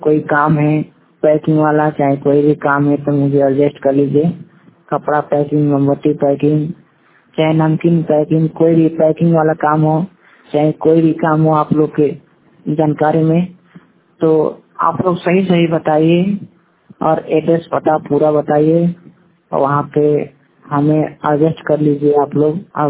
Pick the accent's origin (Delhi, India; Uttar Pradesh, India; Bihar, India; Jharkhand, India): Uttar Pradesh, India; Ballia; मैं बलिया डिस्ट्रिक्ट से हूँ, यूपी से।